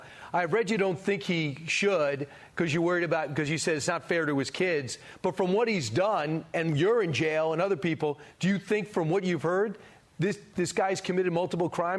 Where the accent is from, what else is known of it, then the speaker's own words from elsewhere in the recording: Massapequa, New York, United States; in my hometown of Massapequa, New York